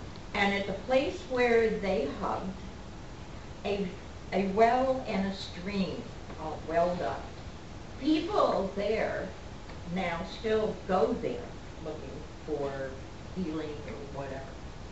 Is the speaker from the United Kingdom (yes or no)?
yes; Wales, United Kingdom; I am Welsh.